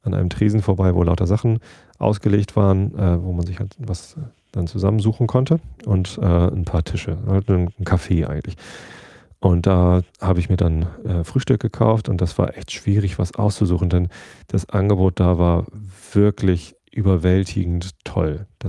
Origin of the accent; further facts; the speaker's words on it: Germany; Habe ich gesagt, ja, ich komme aus Deutschland.